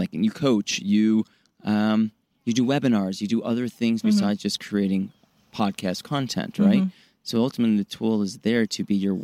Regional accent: Chicago, Illinois, United States; born or raised there; now in Los Angeles, United States

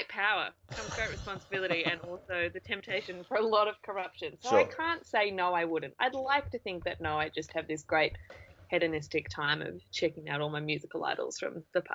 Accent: New Zealand; I grew up in New Zealand

